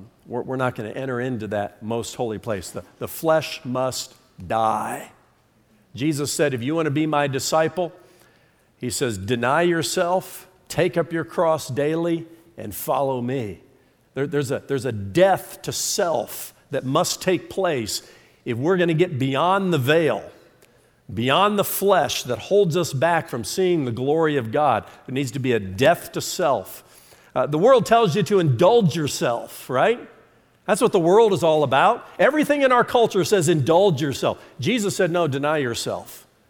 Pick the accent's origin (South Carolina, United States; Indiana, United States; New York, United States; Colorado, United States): Indiana, United States; For those of you who don't know, I'm from Indiana